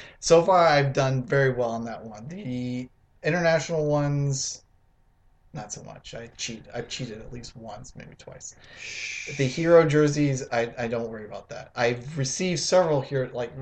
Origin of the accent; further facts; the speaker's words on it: United States; So I'm American.